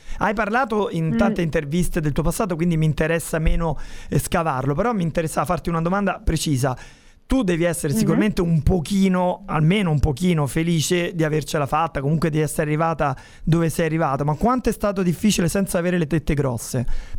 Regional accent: Rome, Lazio, Italy; io sono romano e ti proponevo da cantatore di farla in romano

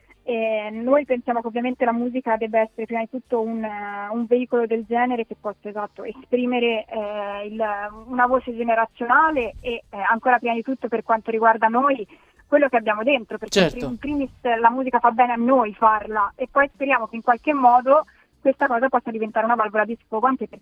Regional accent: Montepulciano, Tuscany, Italy; nata, cioè io sono di Montepulciano e figurati, proprio la terra dei

